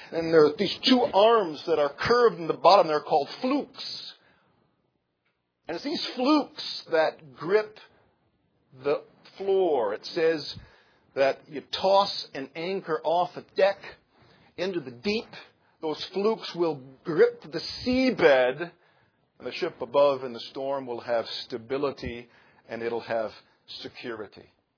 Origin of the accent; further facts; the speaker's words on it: Holland, Michigan, United States; I'm from Holland, Michigan.